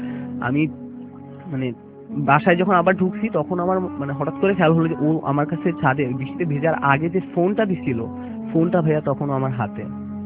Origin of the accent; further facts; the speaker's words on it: Dhaka, Dhaka Division, Bangladesh; আমি ঢাকা পল্টন থেকে এসেছি।